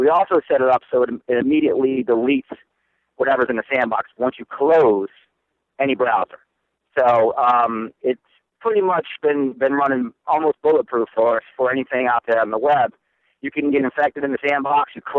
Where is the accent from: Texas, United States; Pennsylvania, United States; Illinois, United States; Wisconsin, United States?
Pennsylvania, United States; West Chester; I'm actually from Westchester. Got a shop in Westchester, Pennsylvania, computer shop repair, consultant work.